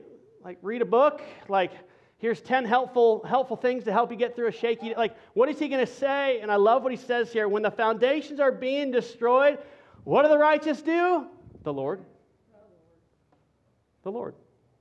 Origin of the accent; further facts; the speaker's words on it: Texas, United States; And, man, I'm a Texan through and through. I ain't like you Californians, all right? Like, I didn't grow up around that kind of water.